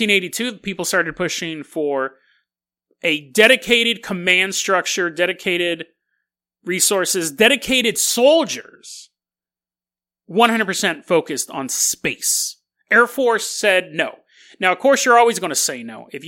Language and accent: English; United States; I must say that as an American, I have seen one or two examples lately of the parties not getting along.